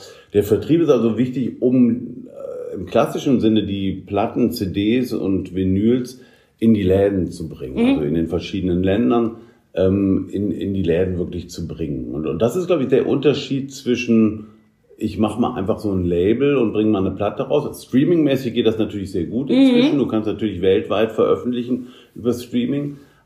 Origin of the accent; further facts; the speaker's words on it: Düsseldorf, North Rhine-Westphalia, Germany; Musiker aus Düsseldorf, geboren in Düsseldorf. Also mit 10 angefangen, Gitarre zu spielen, hier an der Clara Schumann Musikschule in Düsseldorf.